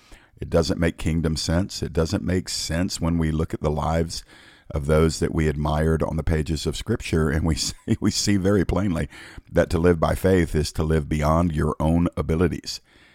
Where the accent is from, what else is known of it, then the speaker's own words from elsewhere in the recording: United States; And I thank God that I'm American. By the way, don't think I'm non-patriotic. I thank God I'm an American.